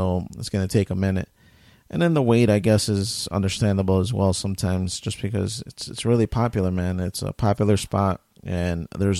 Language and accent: English; Chicago, Illinois, United States; The pizza was good, which me being a Chicagoan, I'm not really a big deep dish pizza guy